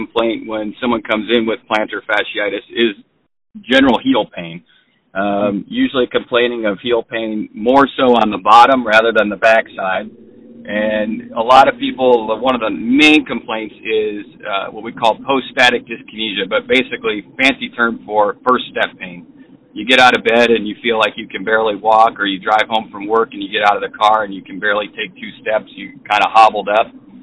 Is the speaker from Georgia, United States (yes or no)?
no; Rockford, Illinois, United States; Originally, I came from Rockford, Illinois, and then went to University of Illinois in Champaign for my undergrad